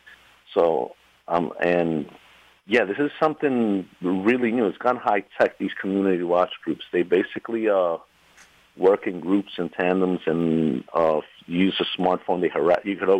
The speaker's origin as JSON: {"language": "English", "town": "Queens", "region": "New York", "country": "United States", "said": "I'm from Queens, New York."}